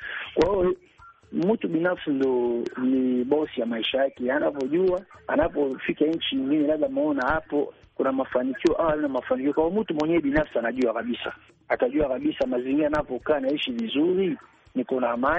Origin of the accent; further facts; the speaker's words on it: DR Congo; now in Tanzania; nilikuwa nimetoka DRC Congo, nimekuja Tanzania, nilikuwa kijana, sasa hivi nimekuwa kidogo na familia na makazi yangu nimekuwa hapa